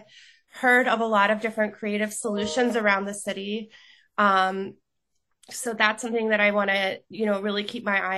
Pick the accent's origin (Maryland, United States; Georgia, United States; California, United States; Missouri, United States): Georgia, United States; Atlanta; I grew up in Atlanta, so the whole world and layout of hospitals has changed a lot.